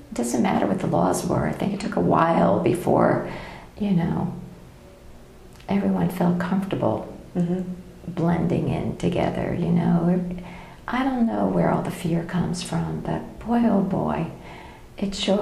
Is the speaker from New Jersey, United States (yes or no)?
yes; New Jersey, United States; New Jersey.